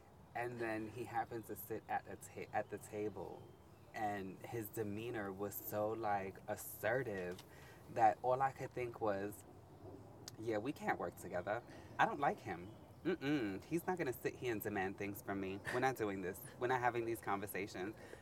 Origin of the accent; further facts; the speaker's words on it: Bronx, New York, United States; I've been living in the Bronx all my life. Born and raised in the Bronx. Born in Jacoby Medical Center. Moved around the Bronx for a few years. Moved out of New York.